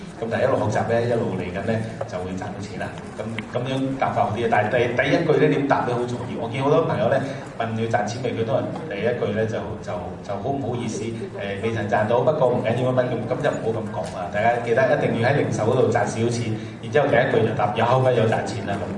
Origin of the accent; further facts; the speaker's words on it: Hong Kong; 係啊，我哋香港人大家都好忙啦，係嘛？